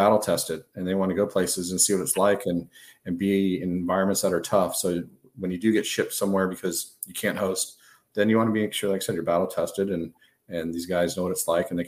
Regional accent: California, United States; You know, I'm from California

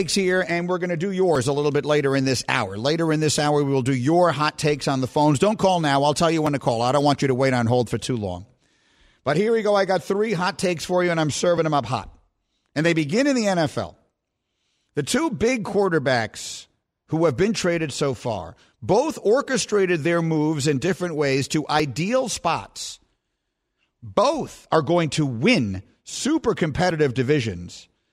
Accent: New York City, New York, United States; I grew up in New York City, and in New York, that's where the United Nations is

